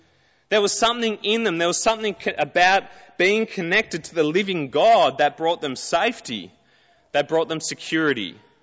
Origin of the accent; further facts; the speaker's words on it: Toowoomba, Queensland, Australia; And I was from Toowoomba, and if you know, it's one of the coldest parts of Queensland.